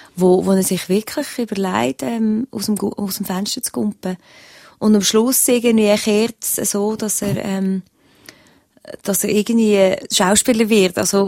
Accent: Weggis, Lucerne, Switzerland; ich bin zurückgezogen auf Weggis, wo ich aufgewachsen bin, ein kleines Dorf bei Luzern. Und da kennt man einfach alle

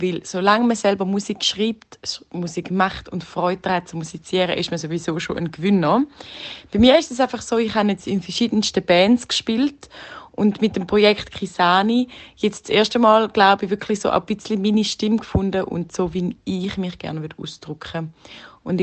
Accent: Herisau, Appenzell Ausserrhoden, Switzerland; now in Zurich, Switzerland; ich komme aus Herisau. Ich wohne zwar mittlerweile in Zürich.

